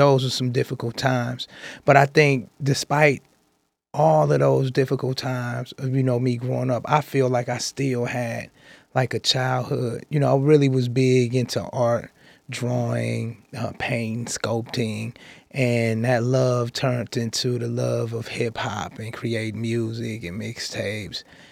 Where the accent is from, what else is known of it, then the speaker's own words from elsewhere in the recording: Flint, Michigan, United States; because I was raised in Flint, Michigan, you know, for a majority of my life